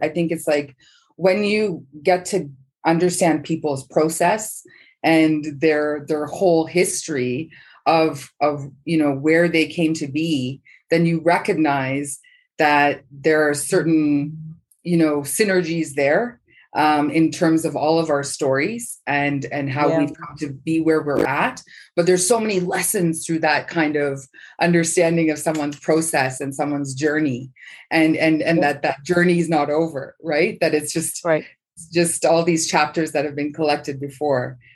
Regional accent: London, Ontario, Canada; I was born and raised in London, a city called London, Ontario, just outside of Toronto.

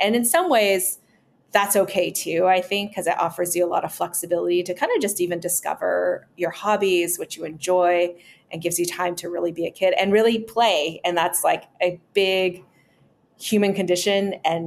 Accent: Palmdale, California, United States; So I grew up in a very small town right outside of on the edge of LA County. It is called Palmdale, Lancaster, in the Mojave Desert area. I was probably the only Asian.

